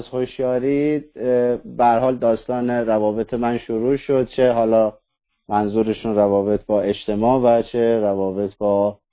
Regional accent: Iran; من با ایشون بگو بخند میکنم میگم ما ایرانی هستیم

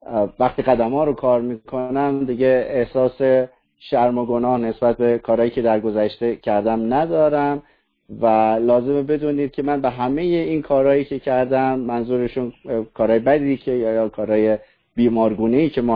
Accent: Iran; من با ایشون بگو بخند میکنم میگم ما ایرانی هستیم

